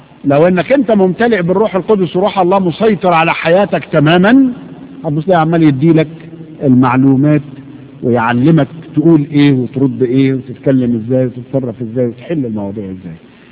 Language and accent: Arabic; Egypt; أنا أعرف ناس عندنا في مصر جهلة لا يعرفون القراءة والكتابة